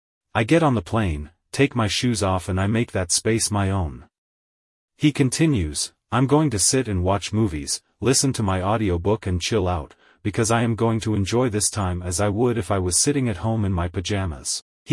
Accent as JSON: {"language": "English", "country": "United Kingdom", "said": "I'm British and we can't live without tea"}